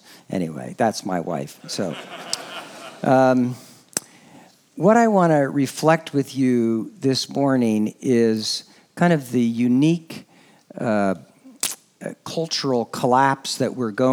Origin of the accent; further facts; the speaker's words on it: California, United States; I grew up in Northern California, and my dad's family was from Gold Beach and Pistol River in Southwest Oregon.